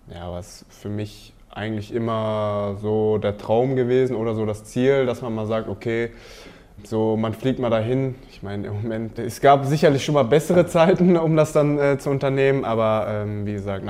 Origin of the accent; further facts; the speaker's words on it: Düsseldorf, North Rhine-Westphalia, Germany; born there; Ja, weil ich halt aus Düsseldorf kam auch und ja, halt einfach als gebürtiger Düsseldorfer